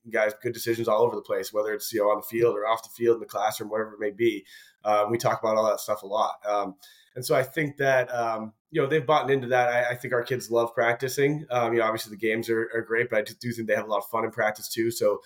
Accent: New England, United States; I grew up in New England, you know, coached in this league for a little while before I got down there.

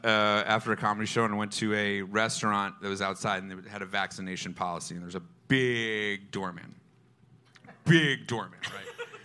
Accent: Skokie, Illinois, United States; No, look, I grew up in Skokie, Illinois.

